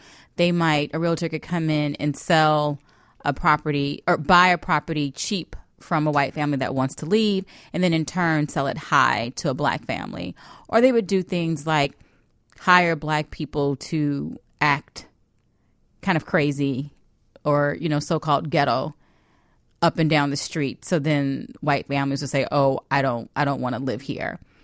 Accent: Chatham, United States; I grew up in Chatham, and some elders I know who live in the community are like

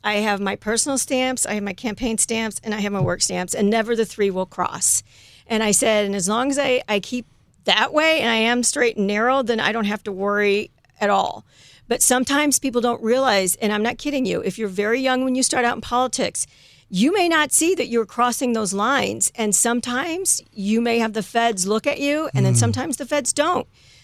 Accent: Ireland; I'm here on my own money. I'm Irish and I'm here because I belong to this group.

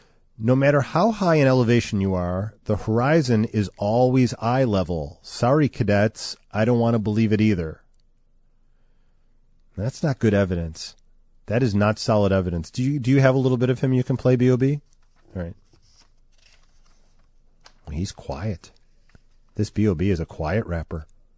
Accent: Oak Forest, Illinois, United States; I grew up in Oak Forest, and there was a part of Oak Forest where we could see the Sears Tower

